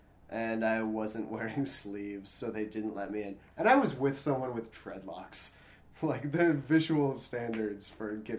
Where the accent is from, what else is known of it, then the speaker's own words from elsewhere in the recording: St. Paul, Minnesota, United States; I grew up in St. Paul, and they had the Republican National Convention there in 2008.